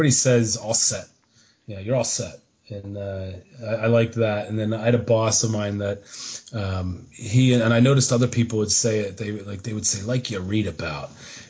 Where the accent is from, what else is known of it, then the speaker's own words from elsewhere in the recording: Philadelphia, Pennsylvania, United States; now in Boston, United States; I grew up in Philadelphia, but I've been living in Boston for the past 13 years and haven't looked back.